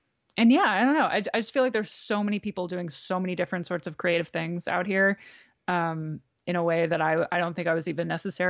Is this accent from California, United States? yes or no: no; New Jersey, United States; it's a lot of the things that I really loved about Brooklyn or Philly or, you know, growing up in New Jersey